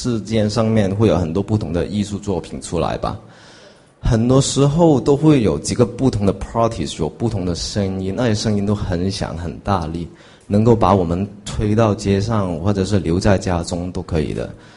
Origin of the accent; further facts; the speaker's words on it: Hong Kong; 因为我是香港人，你知道香港不是一个民主发展已经非常成熟的地方，对不对？